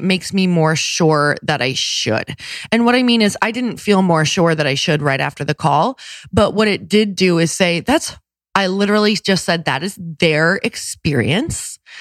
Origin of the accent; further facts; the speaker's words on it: Midwest, United States; I'm from the Midwest